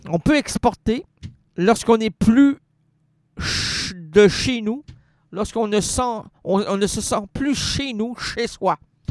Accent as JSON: {"language": "French", "region": "Quebec", "country": "Canada", "accent": "Québécois dialect", "said": "Moi, je suis un Québécois francophone, d'expression francophone. Je parle à des francophones, je m'exprime en français, j'espère, dans un dialecte québécois."}